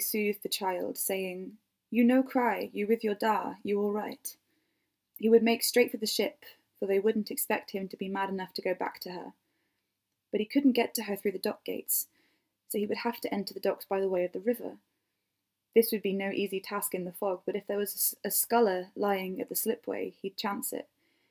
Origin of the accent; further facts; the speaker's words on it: Wales, United Kingdom; also born or lived in North of England; I'm from England. I was born in the north, and then I moved to Wales and grew up there, and now I'm living in the north again.